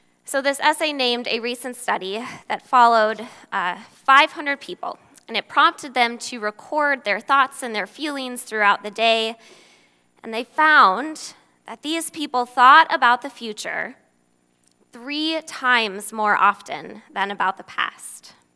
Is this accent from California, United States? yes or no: no; Naperville, Illinois, United States; And I grew up here in Naperville. I'm a thoroughly suburban girl through and through.